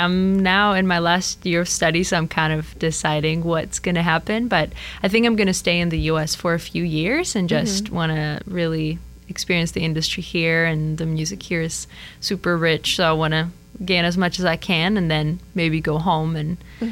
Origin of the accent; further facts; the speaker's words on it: Czechia; now in Boston, United States; I'm studying at Berkeley here in Boston. I'm originally from Czech Republic, so I'm a European